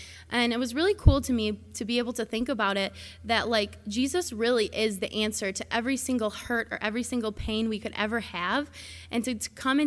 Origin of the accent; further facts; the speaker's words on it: United States; it's not me coming as an American and providing all the solutions